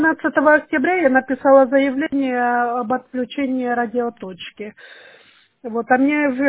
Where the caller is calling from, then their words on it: Shushary, Saint Petersburg, Russia; Я звоню из Шушар, улица Валдайская, дом 6, корпус 2, квартира 530.